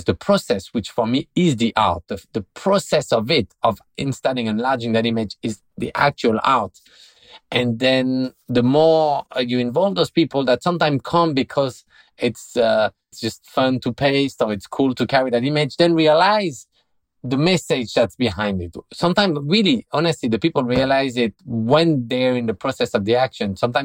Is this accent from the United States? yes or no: no; France; And I say, oh, I'm from France.